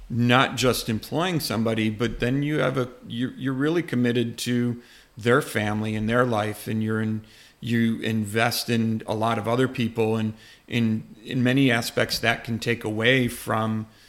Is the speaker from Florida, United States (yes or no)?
no; Rochester, New York, United States; So I was born in Rochester and grew up there, but knew at a very young age that the suburban lifestyle was not mine.